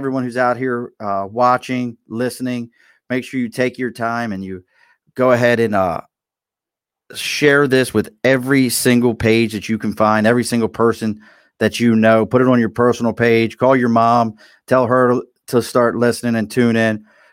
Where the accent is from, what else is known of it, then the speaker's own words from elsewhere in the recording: Baltimore, Maryland, United States; I grew up in Baltimore.